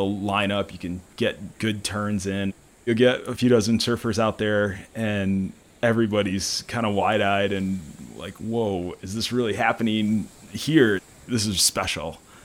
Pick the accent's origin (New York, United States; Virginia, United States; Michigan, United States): Michigan, United States; now in Santa Cruz, United States; I mean, growing up around West Michigan, you'd go to the beach with your family, you'd jump in the waves.